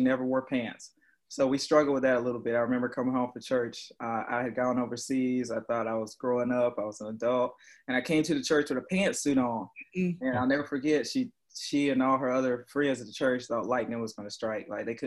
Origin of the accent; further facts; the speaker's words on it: Roseboro, North Carolina, United States; So my home, I'm from humble beginnings in Roseboro, North Carolina. Obviously, it's a small town right southeast of Fayetteville.